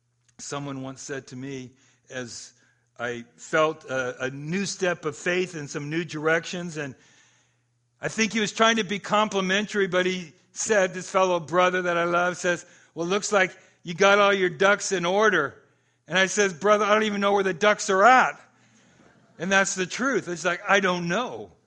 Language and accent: English; Los Angeles, California, United States; born there; So I was born in April 18th, 1953. That's when I was born. Queen of Angels Hospital in Los Angeles.